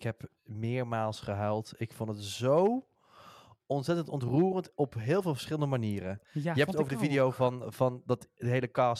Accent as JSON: {"language": "Dutch", "country": "Netherlands", "said": "Ja, maar dat zijn wij ook als Nederlanders, toch?"}